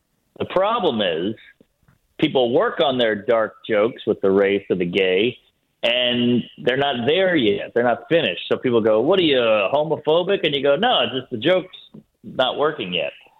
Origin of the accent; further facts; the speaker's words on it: New Orleans, Louisiana, United States; Well, I grew up outside right outside the French Quarter in a shitty, in a dilapidated mansion.